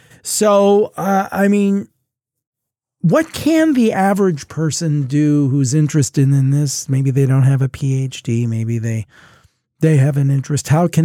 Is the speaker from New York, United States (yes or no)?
no; Ohio, United States; in my neck of the woods, I'm from Ohio, and in southern Ohio, we have these great mounds.